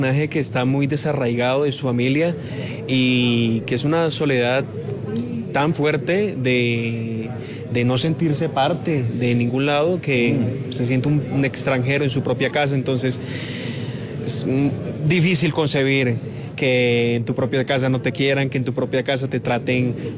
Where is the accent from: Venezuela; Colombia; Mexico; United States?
Colombia; yo creo que todos y cada uno como latinoamericanos y cualquier persona que haya leído 100 años de soledad guarda una parte muy linda en su corazón, y yo lo hago, como colombiano lo hago.